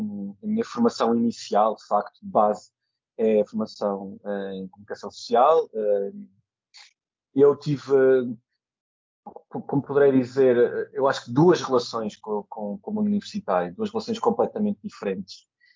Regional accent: Porto, Norte, Portugal; Na altura não havia curso de comunicação social ou jornalismo no Porto, eu sou do Porto.

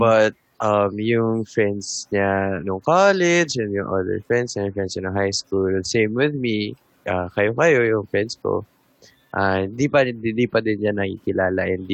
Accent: Quezon City, Metro Manila, Philippines; taga Quezon City ako, tapos taga Cavite siya

